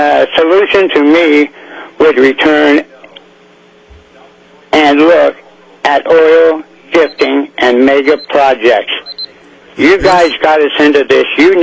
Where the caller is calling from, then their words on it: Kasilof, Alaska, United States; I'm calling from Kasilov, Alaska.